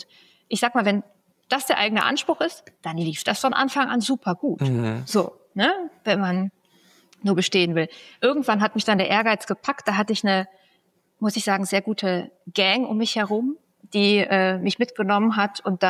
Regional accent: North Rhine-Westphalia, Germany; now in Berlin, Germany; Ich komme aus Nordrhein-Westfalen und dachte, da habe ich einfach schon sehr viel gesehen.

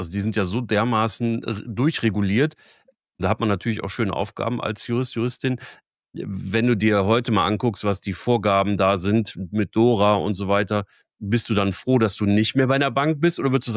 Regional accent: Pulheim, North Rhine-Westphalia, Germany; weil ich bin in Pulheim aufgewachsen.

